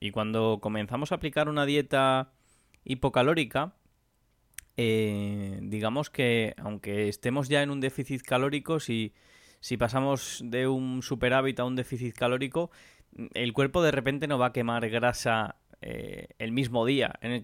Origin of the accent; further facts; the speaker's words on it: Granada, Andalusia, Spain; now in León, Spain; Yo soy de León, bueno, vivo en León y realmente soy de Granada, aunque no lo parezca.